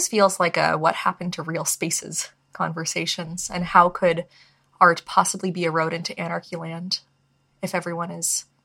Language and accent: English; United States; What do I know? I'm an American.